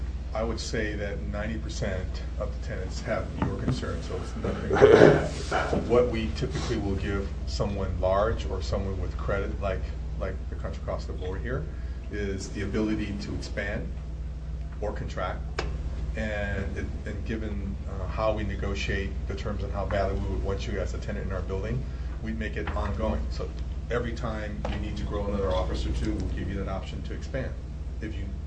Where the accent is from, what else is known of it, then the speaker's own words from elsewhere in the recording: San Francisco, California, United States; I come from San Francisco, so it's a little different there.